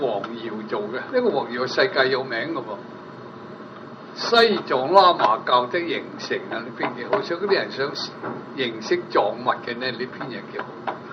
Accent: China; 就是我哋中國人咧就唔係籠籠統統咁算噶

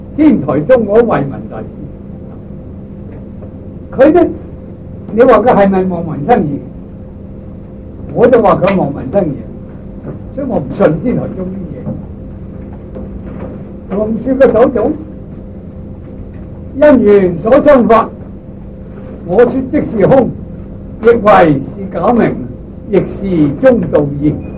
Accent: China; 我哋中國人咧

